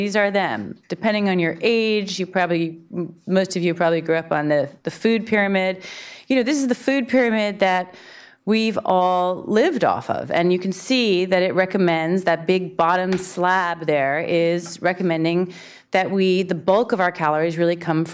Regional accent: Berkeley, California, United States; also born or lived in New York City; I'm from Berkeley, California, so of course I was a vegetarian. And then from there I moved to New York City, other capital of vegetarianism.

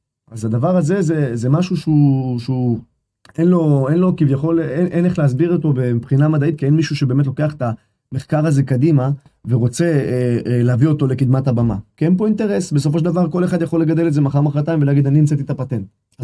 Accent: Bnei Brak, Tel Aviv District, Israel; also born or lived in Golan Heights / Beitar Illit; גדלתי בשכונה בפרדס קץ, בבני ברק, שם זה שכונה קצת בעייתית

